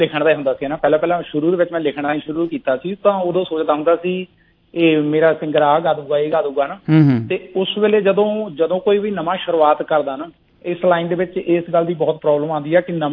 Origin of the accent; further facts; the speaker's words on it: Bahibalpur, Punjab, India; ਮੇਰਾ ਪਿੰਡ ਬਹਿਲਪੁਰ ਜੀ, ਜ਼ਿਲ੍ਹਾ ਹੁਸ਼ਿਆਰਪੁਰ ਦੇ ਵਿੱਚ ਪੈਂਦਾ। ਅਸਲ ਚ ਬਹਿਬਲਪੁਰ ਆ ਤੇ ਸ਼ਾਰਟ ਚ ਆਪਾਂ ਬਹਿਲਪੁਰ ਕਹਿ ਦੇਈਦਾ ਆ।